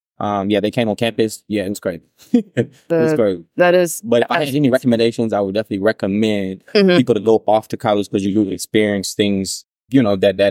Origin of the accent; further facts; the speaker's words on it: Houston, Texas, United States; I am from Houston, Texas. Shout out Houston. Yeah. Born and raised.